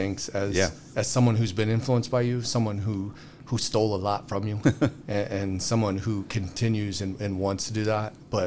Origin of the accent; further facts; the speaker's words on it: Warsaw, Missouri, United States; I grew up down in Warsaw, on the lake, watching the A-10s fly over.